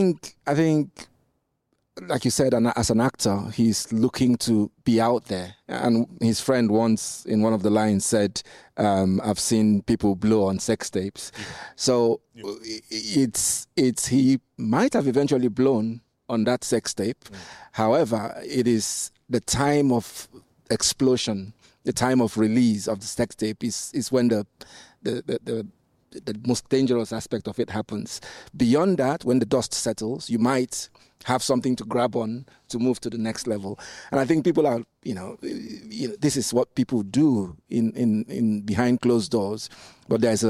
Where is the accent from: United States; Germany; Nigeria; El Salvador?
Nigeria; I think as a Nigerian, you know what I'm going to say, as a Nigerian, we are usually the ones on that side of the fence